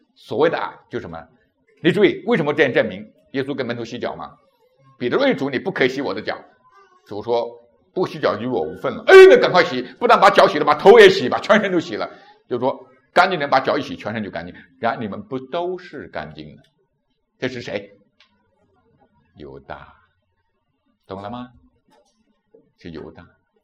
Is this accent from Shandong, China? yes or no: yes; Shandong, China; accent: Shandong; 我们山东话薅出来，是不是？是不是山东话啊？